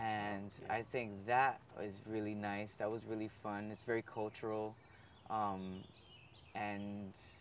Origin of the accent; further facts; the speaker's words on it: Brooklyn, New York, United States; I grew up in Brooklyn, but I moved to the Bronx after being together for 9 years or so.